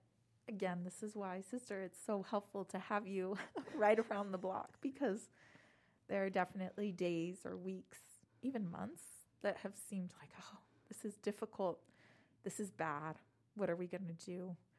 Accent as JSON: {"language": "English", "town": "El Paso", "region": "Texas", "country": "United States", "tie": "born or raised there", "moved": "as an adult", "said": "But I was, you know, born and raised in El Paso, and I was ready. I was ready to leave at 18. So I didn't think I would come back."}